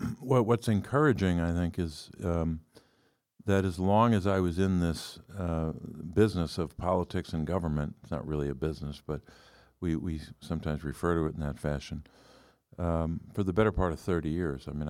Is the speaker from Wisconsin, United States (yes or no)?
no; Scranton, Pennsylvania, United States; But I grew up here in Scranton. I was born here at was then called the Mercy Hospital on Jefferson Avenue. I grew up in the Green Ridge section of Scranton.